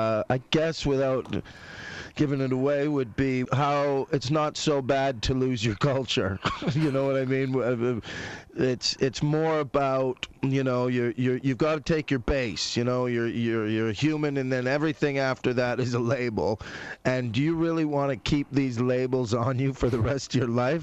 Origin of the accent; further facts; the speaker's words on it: Canada; The only thing I have left is my accent. That is the only thing that, because even when I go back there, I hear them talk and I go, you silly